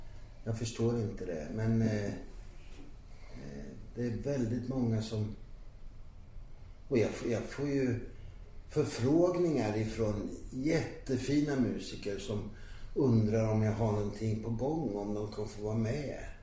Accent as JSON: {"language": "Swedish", "town": "Ankarsholm", "country": "Sweden", "tie": "born or raised there", "said": "Och jag hade inga vidare killintressen i brukssamhället, Ankarsholm där jag växte upp, utan det var gitarren."}